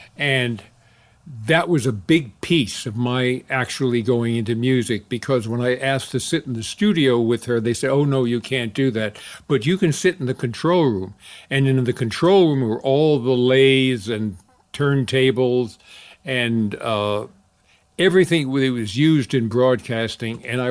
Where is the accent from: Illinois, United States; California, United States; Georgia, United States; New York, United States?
New York, United States; No, I didn't grow up. I grew up in New York.